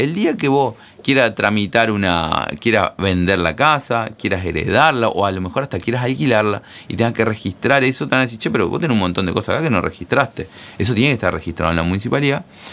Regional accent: Argentina; para mí, que soy argentino

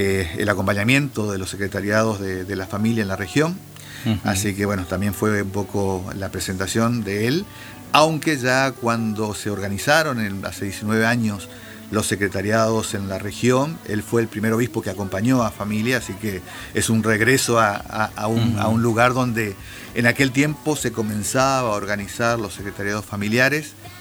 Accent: Argentina; Creo que hay dos, el pueblo argentino y la Iglesia argentina quienes nos ha llamado.

